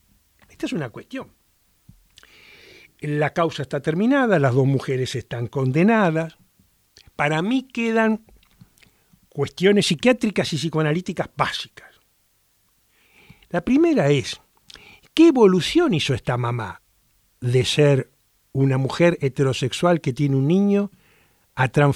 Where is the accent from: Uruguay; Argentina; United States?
Argentina; General Pico, La Pampa; Voy a empezar con lo que pasa en mi pueblo, en General Pico, porque esto empezó en General Pico, luego se fue a Santa Rosa.